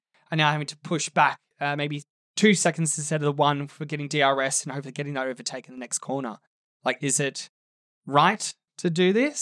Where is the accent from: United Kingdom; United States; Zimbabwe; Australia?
Australia; Again, being an Aussie boy, you would have wanted to see him on the podium